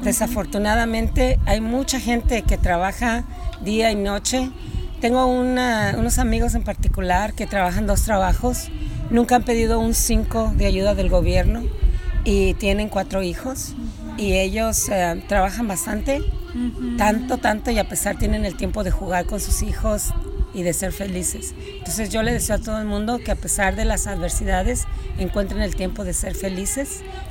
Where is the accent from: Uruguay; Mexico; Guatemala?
Mexico; born there; Pero yo nací en México.